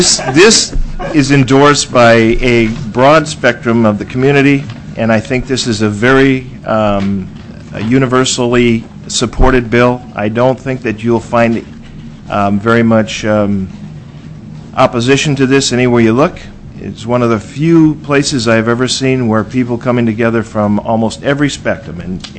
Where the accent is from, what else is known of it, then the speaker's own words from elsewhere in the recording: Anchorage, Alaska, United States; for the record, I'm from District 27, which is South Anchorage.